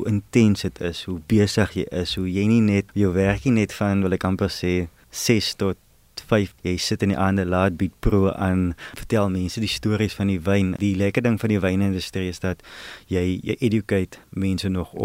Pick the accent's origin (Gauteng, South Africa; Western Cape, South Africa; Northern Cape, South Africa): Western Cape, South Africa; Riversdale; Riversdal, ek is laerskool en hoërskool daar, so daar's ek is na die landbouskool toe, Oakdale, hoërlandbouskool Oakdale toe